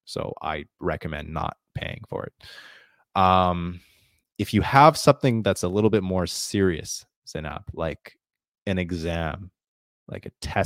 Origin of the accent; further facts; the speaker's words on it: Central Canada, Canada; accent: Canadian; I'm from the country of Canada. That is what my accent comes from. Central Canada is where I developed my English accent.